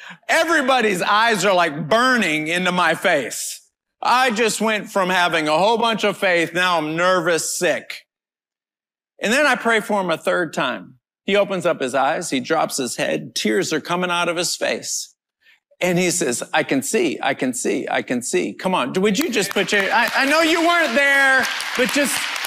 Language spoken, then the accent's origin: English; United States; I'm this American guy. They don't know me.